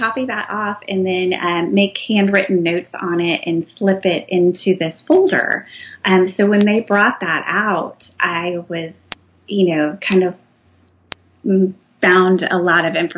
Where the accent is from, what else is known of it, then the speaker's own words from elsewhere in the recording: Indiana, United States; And then also growing up in Indiana as well, I wanted to kind of highlight my state